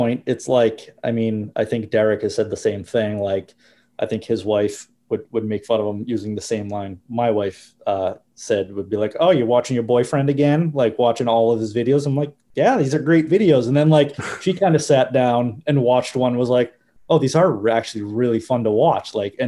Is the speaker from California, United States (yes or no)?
no; New York, United States; especially growing up in like New York, where they're kind of famous for being like standoffish